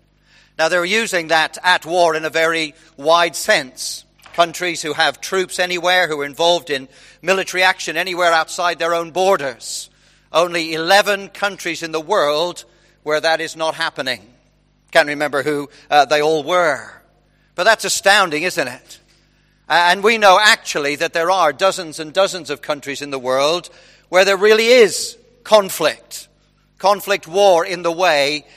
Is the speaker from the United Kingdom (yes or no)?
yes; United Kingdom; We are a complaining bunch, aren't we? As British people, it's kind of what we do for a hobby.